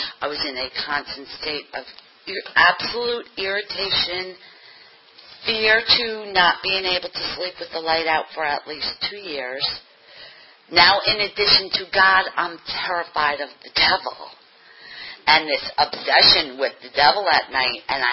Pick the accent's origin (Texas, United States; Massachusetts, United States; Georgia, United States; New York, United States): New York, United States; I think I'm a New Yorker, and I'm going to let you know what I'm thinking